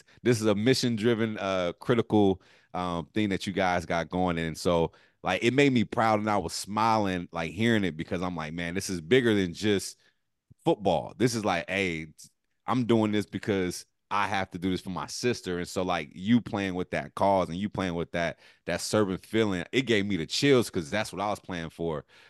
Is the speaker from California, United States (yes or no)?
yes; California, United States; So I always look at it because I went to Utah. I'm from California.